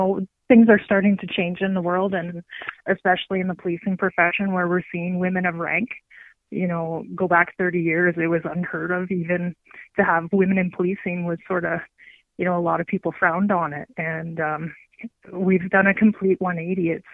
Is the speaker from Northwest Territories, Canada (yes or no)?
no; Peterborough, Ontario, Canada; I'm from Peterborough